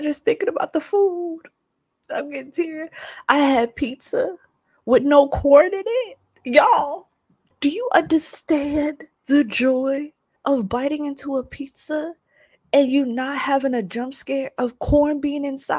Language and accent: English; New Jersey, United States; while yes, I'm from Jersey, I'm Caribbean first.